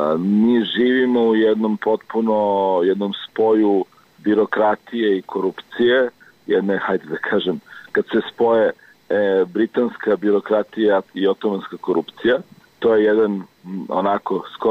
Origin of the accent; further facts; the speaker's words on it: Belgrade, Serbia; ja sam rođen u Beogradu i odrastao u Beogradu.